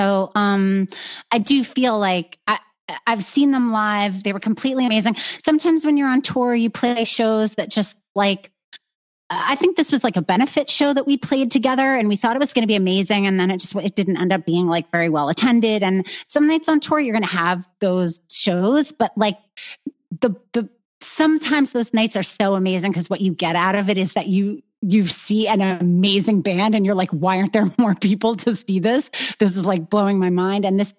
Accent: New York, United States; just because I'm from New York, I don't see why that band doesn't deserve my, like, telling listeners like, hey, check this out.

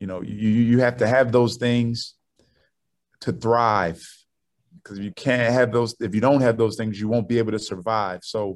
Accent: Baltimore, Maryland, United States; I'm from Baltimore, so I grew up, you know, when Temple and Xavier and Dayton or GW were all in the A-10 going at it

